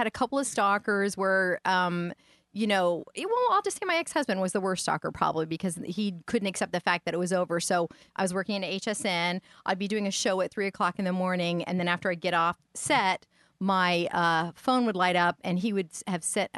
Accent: Ireland; I'm very stubborn, and I'm Irish.

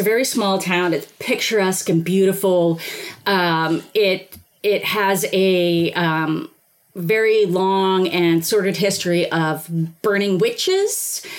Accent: United States; they're going to burn me because I'm an American, not because I'm a witch.

